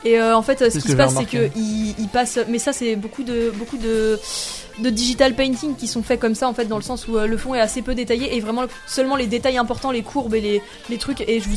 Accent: United States; Ouais, je suis américaine.

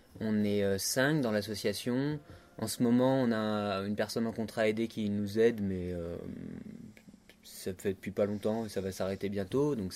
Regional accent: Grenoble, Auvergne-Rhône-Alpes, France; On est grenoblois, alors à Grenoble

